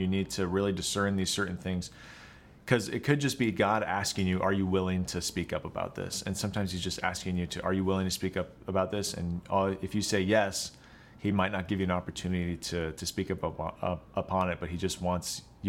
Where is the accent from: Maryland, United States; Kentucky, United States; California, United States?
California, United States; San Diego; I grew up in San Diego, California.